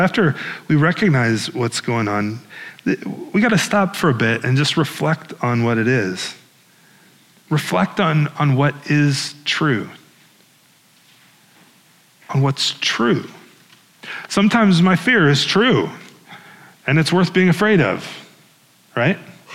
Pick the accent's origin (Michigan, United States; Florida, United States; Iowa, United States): Iowa, United States; I grew up in Northwest Iowa, so we drove to Chicago